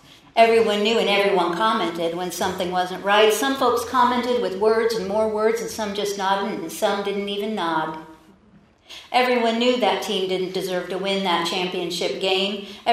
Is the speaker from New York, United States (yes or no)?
yes; Queens, New York, United States; also born or lived in Eureka / San Diego; now in Central Valley, United States; I'm from Queens, New York, and I lived in Eureka. And I lived in Eureka for a long time, and San Diego, and Eureka again, and I'd never expected the Central Valley to become home.